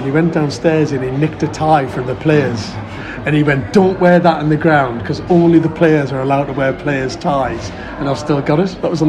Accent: Sunderland, North East England, United Kingdom; I was born in Sunderland. All my family are Sunderland through and through. We lived in Pallion when I was born. I was born at the General. My nana and granddad lived in Farringdon. My other nana and granddad lived in Plains Farm.

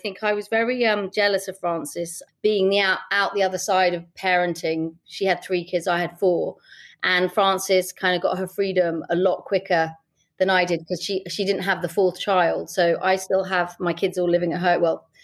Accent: London, United Kingdom; I was from Camden

